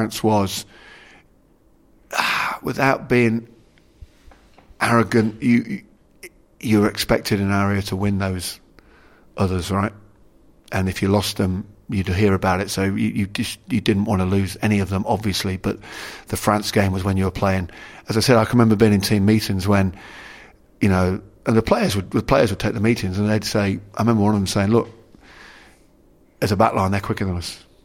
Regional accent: England, United Kingdom; being an Englishman, it's always been the rivalry.

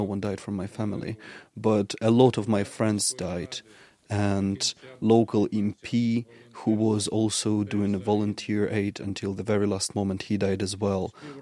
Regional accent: Bakhmut, Donetsk Oblast, Ukraine; now in Dnipro, Ukraine; I'm telling them that I lost everything except of hope to rebuild my hometown.

